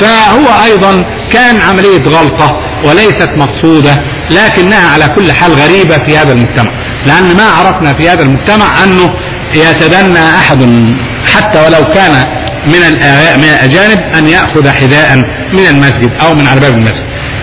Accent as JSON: {"language": "Arabic", "region": "Upper Egypt", "country": "Egypt", "said": "عندنا في الصعيد يقولوا المش،"}